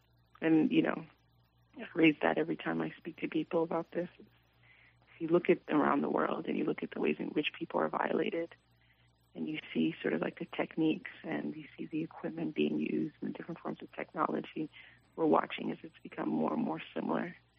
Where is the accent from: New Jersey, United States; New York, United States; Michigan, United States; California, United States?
New York, United States; New York City; I am from the Bronx. So for anyone that sort of knows the Bronx is heavily, has been, is, and continues to be a heavily policed borough in New York City.